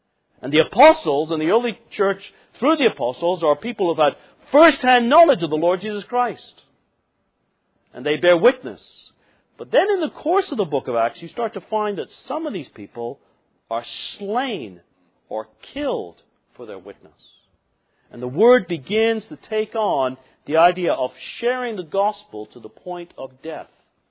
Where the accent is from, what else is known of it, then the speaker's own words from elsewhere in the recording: England, United Kingdom; I was born and raised in England